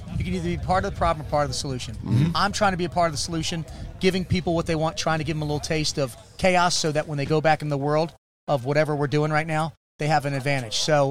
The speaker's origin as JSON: {"language": "English", "region": "Texas", "country": "United States", "said": "Spring, Texas. We're in Houston, Texas. Yeah. We're American as you can get."}